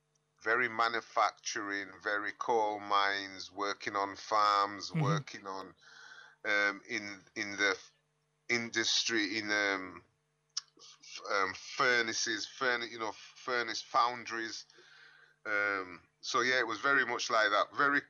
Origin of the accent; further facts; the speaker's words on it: Leeds, Yorkshire and the Humber, United Kingdom; born there; my mother came to the UK in 1958. I was born in 1960.